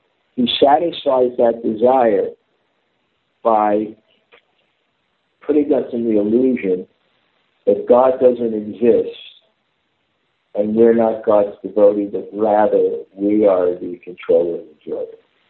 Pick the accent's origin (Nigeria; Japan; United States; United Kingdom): Japan; Tokyo; English is a second language; I'm from Tokyo.